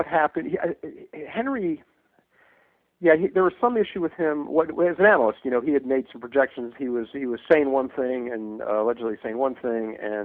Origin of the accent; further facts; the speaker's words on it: Miami, Florida, United States; I'm from Miami